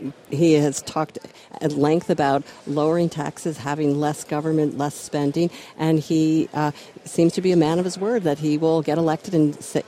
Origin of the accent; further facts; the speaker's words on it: Manhattan, New York, United States; I am from Manhattan. I am a New York Republican, and I am not a social conservative.